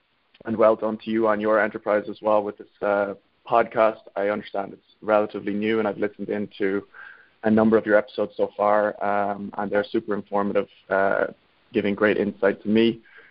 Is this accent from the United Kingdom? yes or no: no; Ireland; I'm from Ireland, so I grew up in Ireland, and I studied architecture in Ireland.